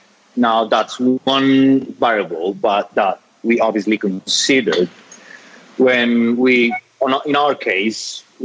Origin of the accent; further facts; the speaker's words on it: Bogotá, Bogotá Capital District, Colombia; English is a second language; now in Cali, Colombia; I'm based in Cali, so by the way, I am from Bogota, I'm not from Cali.